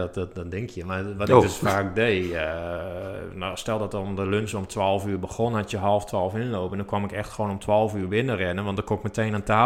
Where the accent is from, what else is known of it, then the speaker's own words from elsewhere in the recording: Groningen, Netherlands; Ja, precies, ik kom uit Groningen, maar dat hebben jullie vast wel gehoord aan mijn tongval.